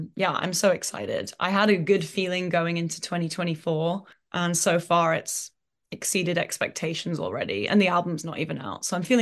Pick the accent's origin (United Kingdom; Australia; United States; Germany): United Kingdom; deep down, I'm still British.